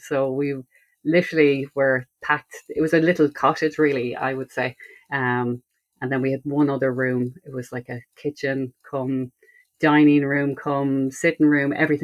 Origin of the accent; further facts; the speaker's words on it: Connacht, Ireland; I was born in North County Mayo, in a place called, well, out in the sticks, really. It was the nearest village was 3 miles. So I lived out in the countryside with my family